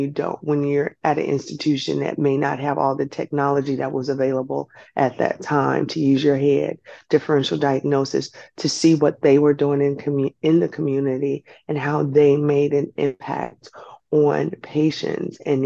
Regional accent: St. Louis, Missouri, United States; now in Hampton Roads, United States; That's my full name. I am a pediatrician. I am from St. Louis, Missouri.

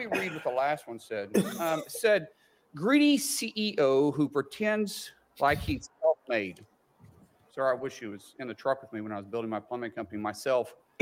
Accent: Oklahoma, United States; I'm a guy from Oklahoma first. In Oklahoma, you don't do this.

